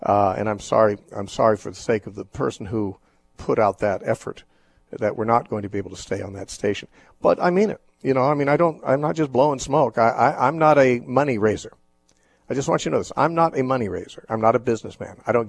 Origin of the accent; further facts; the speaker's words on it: Texas, United States; I hope the people who are listening in Phoenix, Arizona care as much as this Texan does